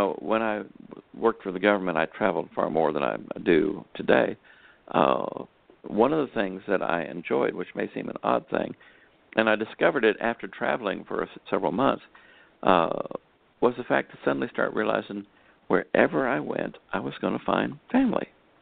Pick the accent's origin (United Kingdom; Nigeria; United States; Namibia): United States; but I'm an American.